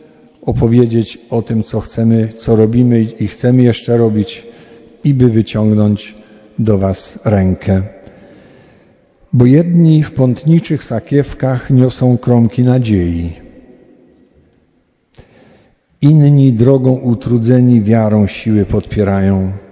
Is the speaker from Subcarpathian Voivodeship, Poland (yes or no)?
yes; Kosina, Subcarpathian Voivodeship, Poland; Ja pochodzę z Kosiny, pobliskiej. Dzieci wiedzą, gdzie Kosina jest? Niedaleko, 7 kilometrów.